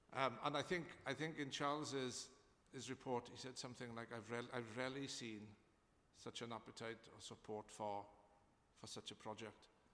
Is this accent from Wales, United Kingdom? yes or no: yes; Swansea, Wales, United Kingdom; Swansea's my hometown, and I don't think it was a mistake that Mark asked me to join the team.